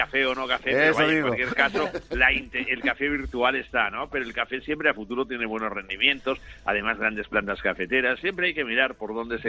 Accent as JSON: {"language": "Spanish", "town": "Barcelona", "region": "Catalonia", "country": "Spain", "said": "No, soy aquí de Barcelona"}